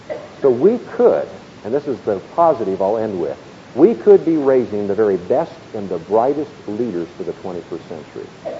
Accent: Berkeley, California, United States; born there; I was born in Berkeley, so that's good.

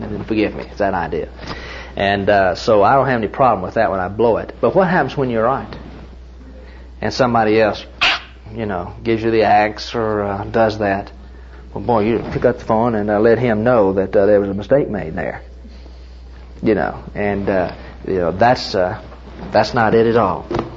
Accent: Tennessee, United States; I came from Tennessee, and it's the idea in Tennessee of where the TVA, Tennessee Valley Authority, they dammed up water and so forth.

